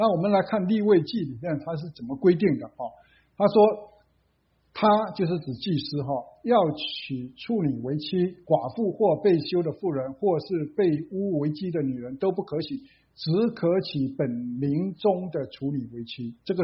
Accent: China; 我们也是有人翻译这个和合本啊，给我们中国人来读。

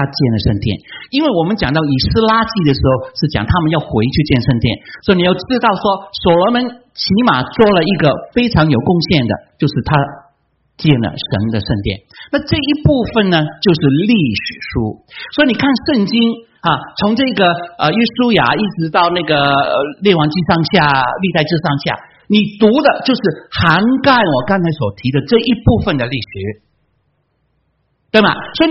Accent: China; 就好像我们中国人已经不是炎王子孙了

